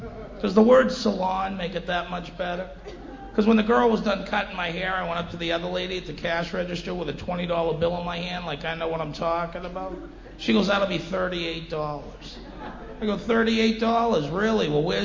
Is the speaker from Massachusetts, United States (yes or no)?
yes; Boston, Massachusetts, United States; now in Los Angeles, United States; But I am from Boston. I moved out to Los Angeles, where I don't fit in at all.